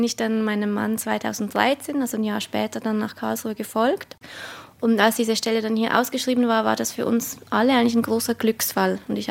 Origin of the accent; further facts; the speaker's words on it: Glarus, Switzerland; Ich stamme auch aus der Schweiz, und zwar ursprünglich aus dem Kanton Glarus. Das ist so ein kleiner Bergkanton.